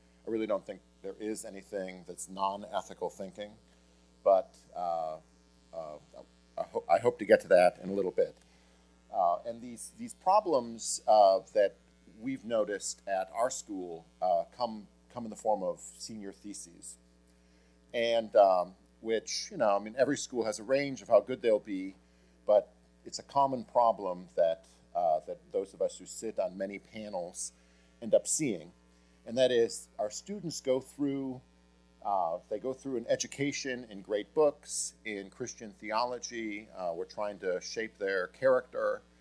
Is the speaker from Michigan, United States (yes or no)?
no; Boise, Idaho, United States; I am from Boise, Idaho. I teach at Boise State, and I'm on the board at the Ambrose School in Boise.